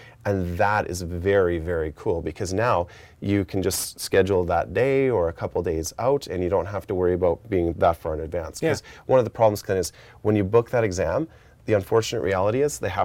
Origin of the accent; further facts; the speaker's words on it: Western Canada, Canada; So I grew up in Western Canada. And so there wasn't a testing center that was actually in my hometown.